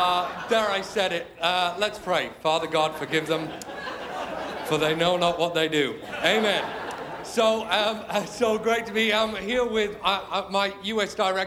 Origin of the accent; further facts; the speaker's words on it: England, United Kingdom; So I'm from England.